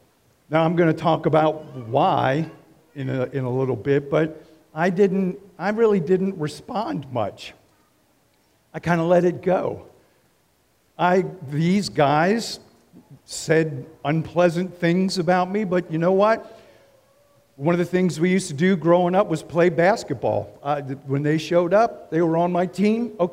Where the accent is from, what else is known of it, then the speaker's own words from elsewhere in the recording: Buckystown, Maryland, United States; I grew up in Buckystown, Maryland, if anybody knows where Buckystown is, a little south of Frederick.